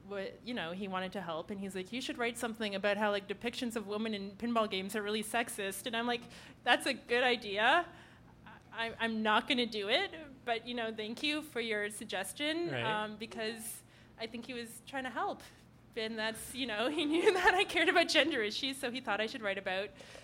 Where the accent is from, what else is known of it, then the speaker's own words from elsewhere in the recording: Ottawa, Ontario, Canada; now in Toronto, Canada; I'm from Ottawa